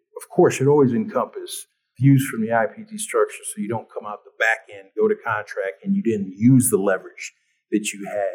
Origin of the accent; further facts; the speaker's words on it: Los Angeles, California, United States; I'm from Los Angeles originally.